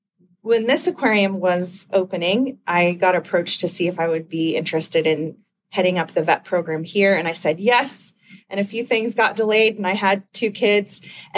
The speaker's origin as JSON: {"language": "English", "region": "Kansas", "country": "United States", "tie": "born or raised there", "said": "No, so I grew up in Kansas and obviously away from the ocean."}